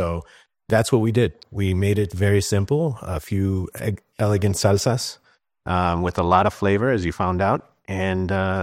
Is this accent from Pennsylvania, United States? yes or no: no; Chicago, Illinois, United States; born there; I was born in Chicago.